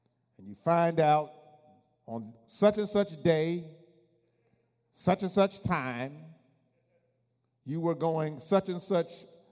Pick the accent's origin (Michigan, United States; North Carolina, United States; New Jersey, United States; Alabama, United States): New Jersey, United States; I told him, I said, I'm from Jersey. I'm going to school in Norfolk. I was at Norfolk State.